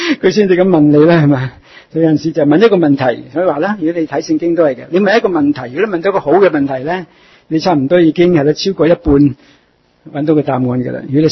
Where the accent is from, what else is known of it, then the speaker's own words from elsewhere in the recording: China; 就算喺我哋中国人嚟讲都系啦